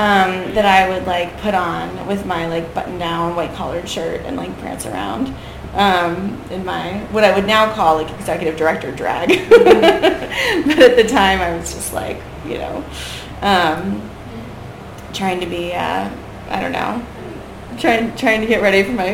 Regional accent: Richmond, Virginia, United States; Richmond, Virginia, mostly. Once my parents split up, we were in Richmond.

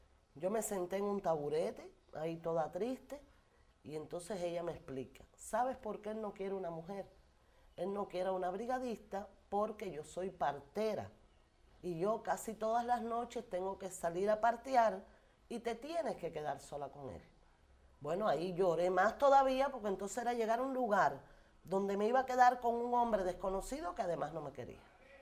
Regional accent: Camagüey, Cuba; Yo soy de Camagüey, de la ciudad. Nunca había ido al campo.

